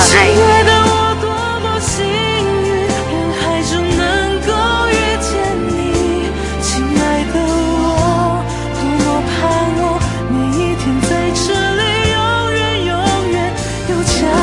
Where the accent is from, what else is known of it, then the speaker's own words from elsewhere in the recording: Taipei, Taiwan; 我是台北的